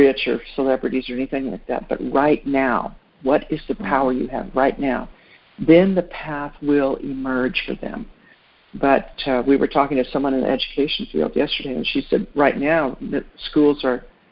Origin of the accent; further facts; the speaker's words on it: El Paso, Texas, United States; I got a grant to do this with the Department of Justice in my hometown, El Paso, Texas.